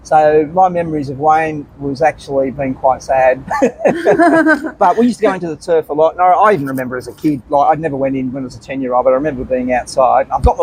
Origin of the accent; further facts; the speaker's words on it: Wales, United Kingdom; Wales, look, I'm Welsh